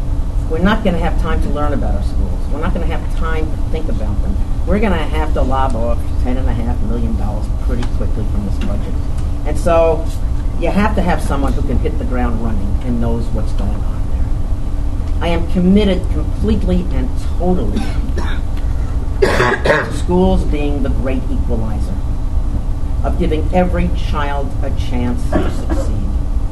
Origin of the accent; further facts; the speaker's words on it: New York City, New York, United States; accent: New York City; And I started out teaching as a high school teacher in, guess where, I guess you can find from my accent, New York City.